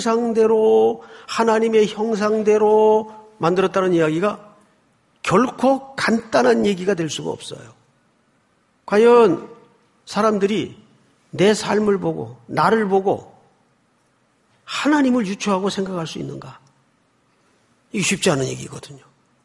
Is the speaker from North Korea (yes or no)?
no; Daegu, South Korea; 제가 이제 어린 시절을 대구에서 자랐는데, 전 이제 동인동이라는 동네가 있어요. 대구에 가면.